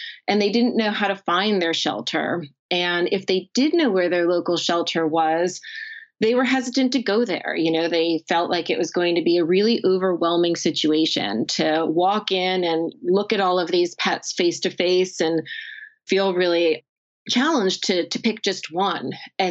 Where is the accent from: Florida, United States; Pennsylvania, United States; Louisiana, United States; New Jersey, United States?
New Jersey, United States; I had become a fan of the site and the work that Petfinder had already been doing in my home state of New Jersey.